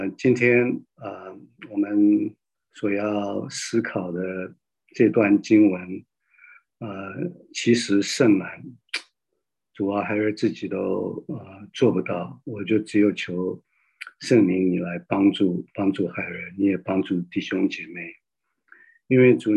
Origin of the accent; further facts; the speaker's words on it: China; 那我们中国人，特别是几千年来就是 根深蒂固的观念，就是一定要孝敬父母，而且要兄友弟恭。